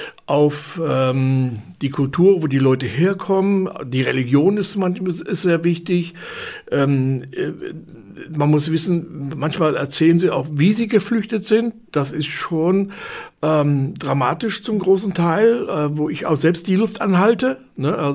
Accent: East Germany, Germany; now in West Germany; Also ich komme ja eigentlich aus Ostdeutschland, ist auch Deutschland, aber ich war hier in Westdeutschland, war total neu.

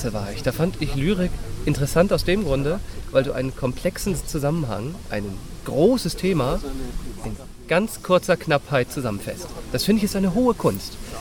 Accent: Schleswig-Holstein, Germany; Eigentlich komme ich nämlich aus Schleswig-Holstein.

